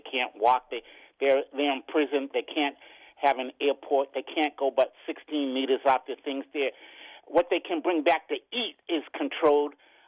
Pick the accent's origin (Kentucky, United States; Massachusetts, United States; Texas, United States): Massachusetts, United States; Boston; because I'm from Boston